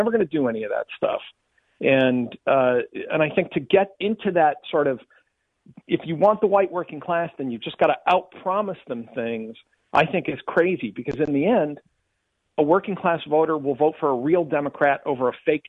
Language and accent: English; Chicopee, Massachusetts, United States; I'm actually from Chicopee, Massachusetts, and I actually grew up there.